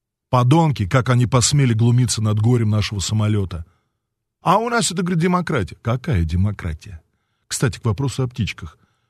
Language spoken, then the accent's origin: Russian; Beirut, Beirut Governorate, Lebanon; Потому что я вырос в Бейруте.